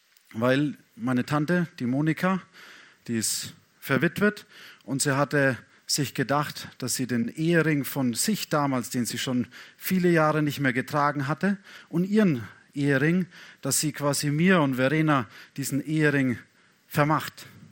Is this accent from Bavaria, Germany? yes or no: yes; Ochsenfurt, Bavaria, Germany; ich bin hier oder ich komme aus Ochsenfurt